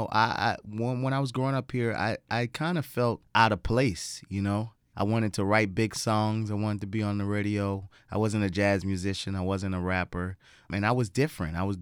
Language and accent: English; New Orleans, Louisiana, United States; Like, yeah, I'm from New Orleans. Orleans. Mm-hmm. I was proud of that, you know, because I think New Orleans instills in you the pride of it being a special place.